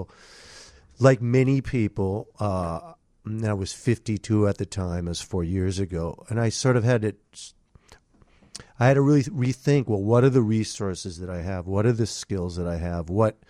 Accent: Minneapolis, Minnesota, United States

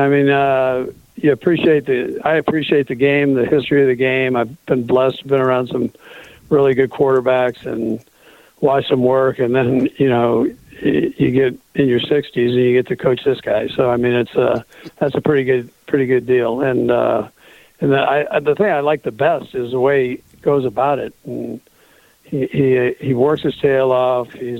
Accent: West Coast, United States; My parents were from the East Coast, so I always joked them. I was raised on the West Coast

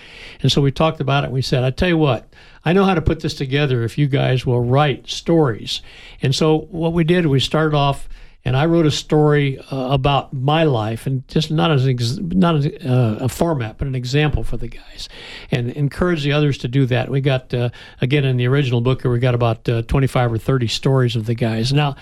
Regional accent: San Antonio, Texas, United States; I grew up in World War II, living with my grandparents in San Antonio, Texas, and my dad was a civilian contractor modifying airplanes for the war effort

